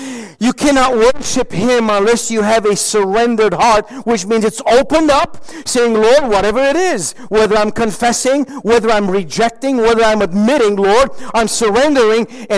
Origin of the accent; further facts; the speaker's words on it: Romania; English is a second language; I grew up back in Romania, and even there we received these American songs.